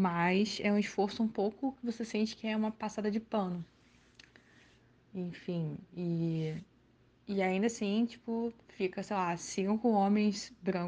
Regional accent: Rio de Janeiro, Brazil; Eu sou do Rio de Janeiro, mas moro fora.

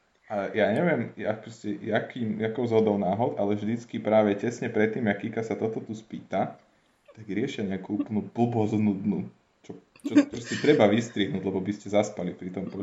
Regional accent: central Slovakia, Slovakia; Ja som zo stredného Slovenska.

